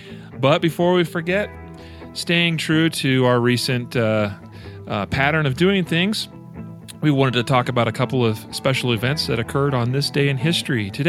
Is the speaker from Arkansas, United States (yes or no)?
no; Idaho, United States; first Marine to receive the Medal of Honor was Lieutenant Frank Reasoner of Kellogg, Idaho, which is my home state.